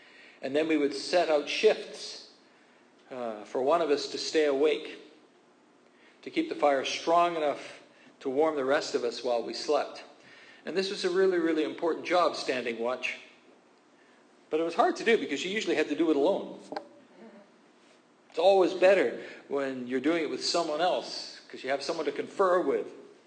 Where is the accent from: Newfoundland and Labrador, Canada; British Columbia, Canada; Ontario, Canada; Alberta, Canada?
British Columbia, Canada; Kamloops; When I was growing up in Kamloops, I was in the scouting movement.